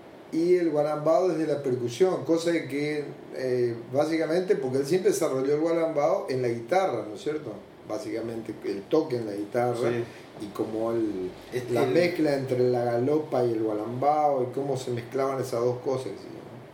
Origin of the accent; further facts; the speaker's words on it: Misiones, Argentina; parto de donde yo vivo y de donde soy. O sea, ¿qué es Misiones? Como primera cosa. Misiones está metido entre Brasil a la derecha, a la izquierda Paraguay.